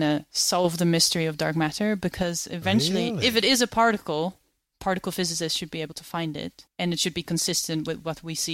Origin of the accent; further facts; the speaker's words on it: Netherlands; first language Dutch; English is a second language; Two fluently, Dutch, which is my mother tongue because I'm from the Netherlands, and English. I know a little bit of German and French